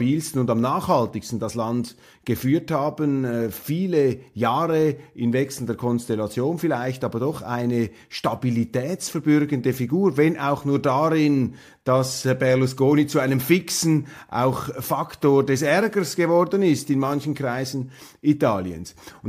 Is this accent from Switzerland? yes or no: yes; Switzerland; bei uns in der Schweiz